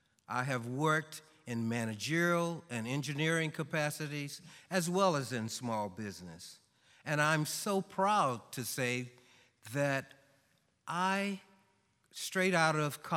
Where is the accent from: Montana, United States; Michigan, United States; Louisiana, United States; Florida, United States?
Louisiana, United States; I was raised in Dubuque, Louisiana.